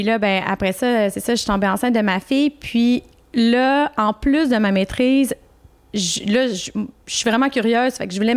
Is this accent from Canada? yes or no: yes; Quebec City, Quebec, Canada; je venais de Québec, j'avais étudié à Québec, j'avais quand même un réseau aussi.